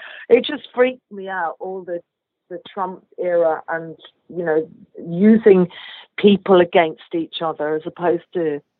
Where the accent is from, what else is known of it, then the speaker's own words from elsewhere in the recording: England, United Kingdom; Don't you know I'm English and all this shit?